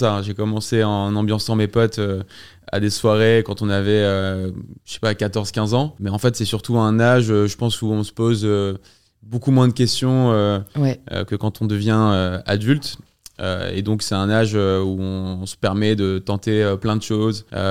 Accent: Toulon, Provence-Alpes-Côte d'Azur, France; j'ai commencé en mixant dans des soirées privées à Toulon, là où j'ai grandi.

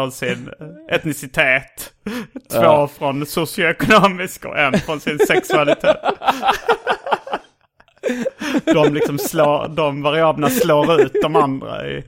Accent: Hjärup, Skåne, Sweden; also born or lived in Lund; jag flyttade från Järup där mitt trasdockegäng var.

